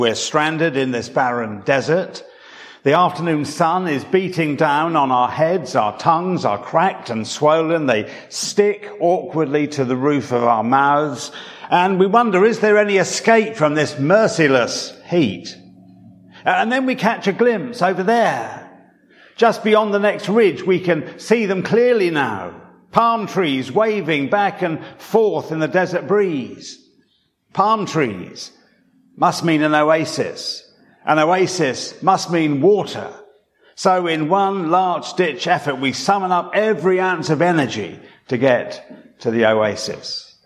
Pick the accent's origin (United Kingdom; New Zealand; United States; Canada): United Kingdom; East of England; I told you I came from Suffolk, and we're kind of a bit slow in that part of the world.